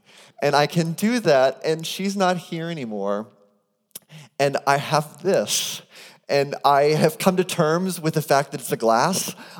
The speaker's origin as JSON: {"language": "English", "town": "Phoenix", "region": "Arizona", "country": "United States", "tie": "born or raised there", "said": "I grew up in Phoenix, Arizona. And in the years that I lived in Phoenix, Arizona, my grandma and grandpa lived in a city called Sun City, Arizona."}